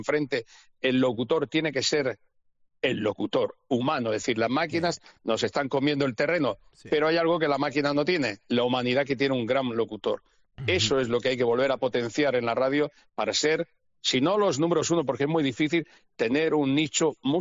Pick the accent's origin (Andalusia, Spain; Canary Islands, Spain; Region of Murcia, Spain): Region of Murcia, Spain; Cartagena; Yo soy de allá, de Cartagena, Murcia.